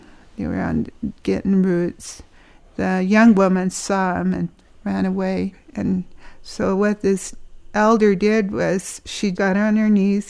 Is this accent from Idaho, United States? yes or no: yes; Salmon, Idaho, United States; I, like Sacagawea, I'm a Agaidica Shoshone. Originally, I'm from Salmon, Idaho.